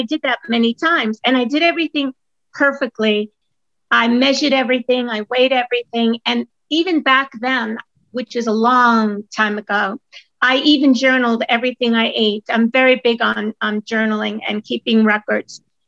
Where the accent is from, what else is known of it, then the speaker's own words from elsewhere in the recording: Brooklyn, New York, United States; I was born in Brooklyn. And I sat in the kitchen most of my time in Brooklyn.